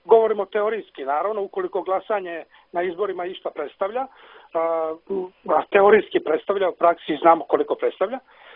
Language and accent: Serbian; Serbia; može se reći, na primjer, da je kod nas u Srbiji jedna vrsta projave takvog načina monarhističkog razmišljanja